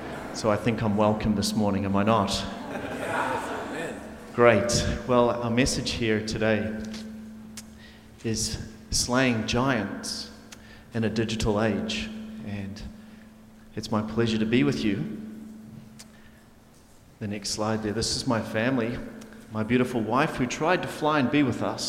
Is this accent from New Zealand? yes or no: yes; New Zealand; accent: New Zealand; because of my accent, you can tell that I come from a little place called New Zealand. It's far, far away, and it's true.